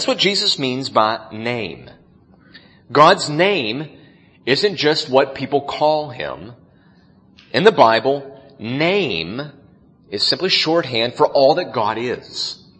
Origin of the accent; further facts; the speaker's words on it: the South, United States; I'm from the South. I speak two languages, English and bad English, mostly the second one.